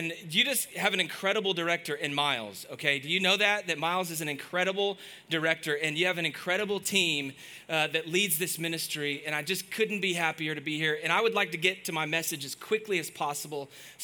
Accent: Waco, Texas, United States; I can remember I grew up in Waco, and I chased a Baylor girl around.

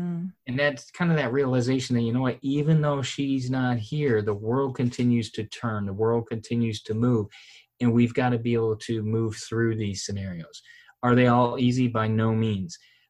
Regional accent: Michigan, United States; I was raised in Michigan, so we would go up north

